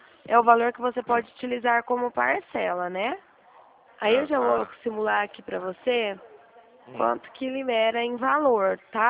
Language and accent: Portuguese; Dracena, São Paulo, Brazil; Eu sou de Dracena. aqui perto.